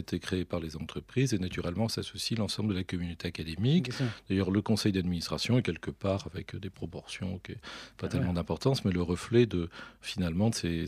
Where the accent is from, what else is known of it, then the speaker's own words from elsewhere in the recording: Hauts-de-France, France; Je suis nordiste